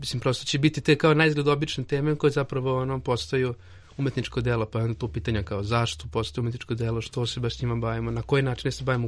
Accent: Novi Sad, Vojvodina, Serbia; ja sam iz Novog Sada, došao sam u Beograd prvi put

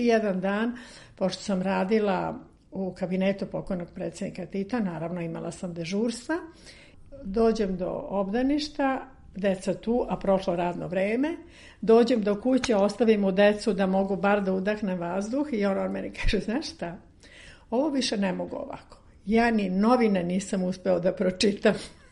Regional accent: Belgrade, City of Belgrade, Serbia; Rođena sam u Beogradu, Dorćolka 100%. Ali sa neobičnim poreklom, srpsko-crnogorsko-ruskim. Deda je bio Crnogorac

